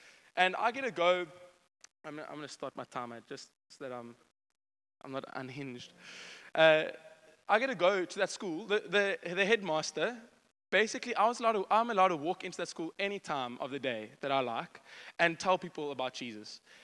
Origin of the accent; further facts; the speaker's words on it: Port Elizabeth, Eastern Cape, South Africa; I'm from Port Elizabeth.